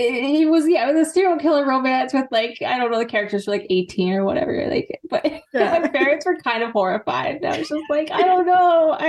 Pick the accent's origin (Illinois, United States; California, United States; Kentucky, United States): California, United States; Los Angeles; I'm from Los Angeles, have a background, sort of went to film school